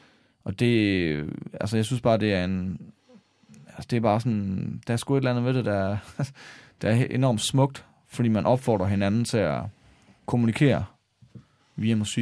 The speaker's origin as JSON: {"language": "Danish", "region": "West Coast", "country": "Denmark", "said": "ligesom vi har på Vestkysten, hvor jeg kommer fra, hvor man, når der er en person, der dør, så synger man vedkommende ud med salmer"}